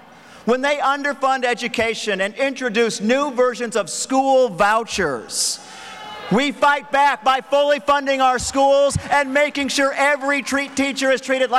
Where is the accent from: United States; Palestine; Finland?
United States; Columbus Junction, Iowa; It will take outreach to small communities like my hometown of Columbus Junction that this administration has left behind.